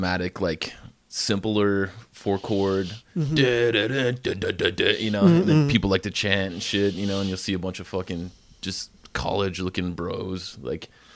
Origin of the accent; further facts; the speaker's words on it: San Jose, California, United States; also born or lived in Reno; No, I grew up in San Jose, California.